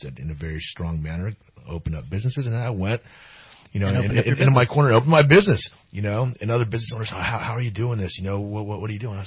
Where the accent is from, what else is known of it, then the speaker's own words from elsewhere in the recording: United States; born there; You know, my rights were granted me by my birth, you know, by being born an American.